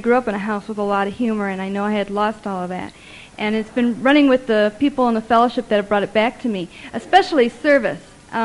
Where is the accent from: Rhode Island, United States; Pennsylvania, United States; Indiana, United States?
Indiana, United States; Griffith; I hail from Griffith, Indiana, and I'm wondering, what in the world am I doing here now?